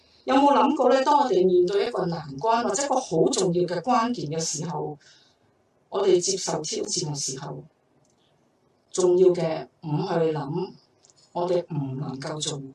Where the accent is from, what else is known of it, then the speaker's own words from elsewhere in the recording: Hong Kong; 我要记得我们香港人是怎样走过这段日子